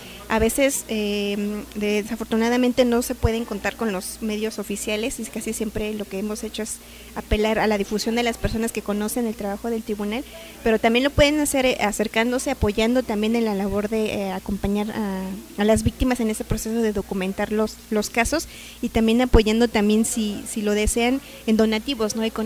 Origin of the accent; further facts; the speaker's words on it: Mexico; Como mexicanos, lamentablemente no se tiene esa labor de documentar las violaciones graves a los derechos humanos